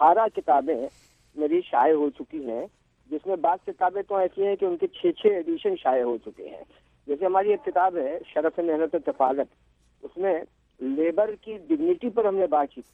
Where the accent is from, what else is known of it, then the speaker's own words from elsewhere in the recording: Mumbai, Maharashtra, India; also born or lived in Varanasi; میری 40 سال میری عمر کے بامبے میں گزرے ہیں, لیکن میری پیدائش بنارس کی ہے, یو پی کا ایک شہر ہے بہت مشہور.